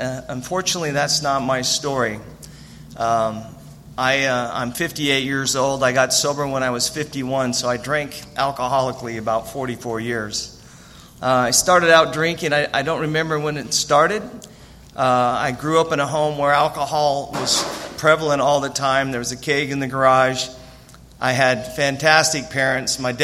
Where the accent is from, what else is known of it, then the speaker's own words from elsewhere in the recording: Pocatello, Idaho, United States; I grew up in a small town called Pocatello.